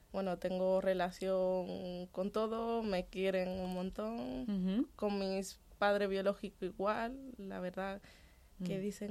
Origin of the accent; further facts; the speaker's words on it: Dominican Republic; Mi madre estaba en República Dominicana, de donde soy.